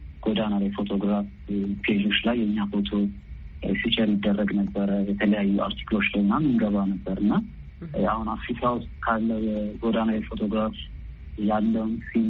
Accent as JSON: {"language": "Amharic", "region": "Addis Ababa", "country": "Ethiopia", "tie": "born or raised there", "said": "ተወልጄ ያደኩት ታፈንስ አካባቢ ነው አዲስ አበባ"}